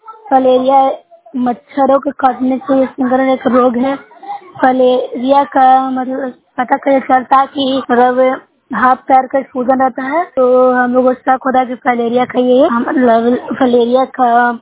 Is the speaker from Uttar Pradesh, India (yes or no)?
no; Bihar, India; मैं नेसरा ब्लॉक से हूँ, जिला नालंदा से हूँ।